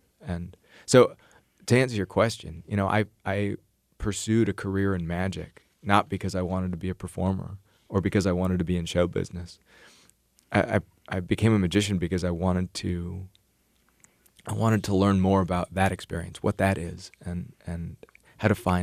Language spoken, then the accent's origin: English; Ames, Iowa, United States; I grew up in Ames. But even a town the size of Ames has enough light pollution to totally wash out the night sky.